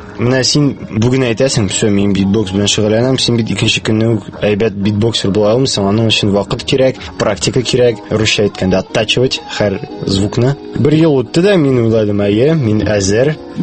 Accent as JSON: {"language": "Tatar", "town": "Kazan", "region": "Tatarstan", "country": "Russia", "tie": "born or raised there", "said": "мин Казанда тудым, Казанда яшим, Казанда мәктәпне бетердем, Казан мәктәбен. Хәзер мин инде укыйм Казан федераль университетында 2-нче курста"}